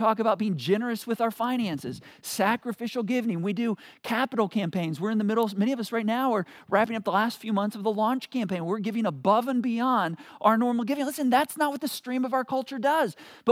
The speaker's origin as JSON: {"language": "English", "town": "Battle Creek", "region": "Michigan", "country": "United States", "tie": "born or raised there", "said": "smaller known town, but I grew up in Battle Creek, Michigan."}